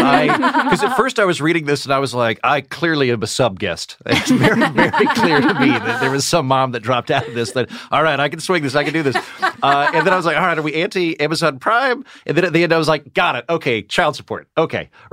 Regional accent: Oklahoma, United States; I'm from Oklahoma. Yes. Yeah. Everybody I know from Oklahoma has that.

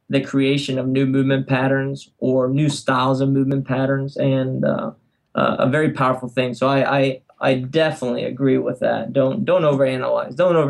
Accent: Spain; I grew up in Spain as a gymnast, of course

